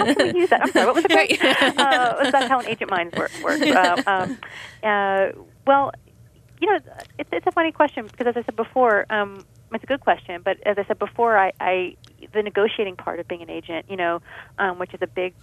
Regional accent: the South, United States; I'm from the South and I was not taught to be demanding money of people

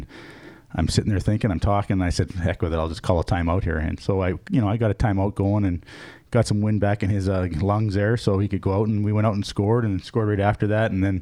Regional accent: Lucky Lake, Saskatchewan, Canada; now in St. Louis, United States; because I even got a smaller town was where I grew up in Lucky Lake. It was like 400 people.

